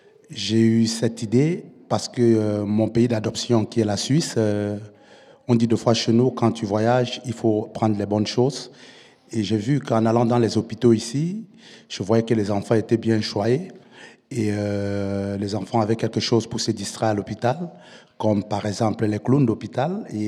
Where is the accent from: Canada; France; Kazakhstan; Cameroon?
Cameroon; j'ai décidé de donner cette joie aux enfants de mon pays d'origine, le Cameroun.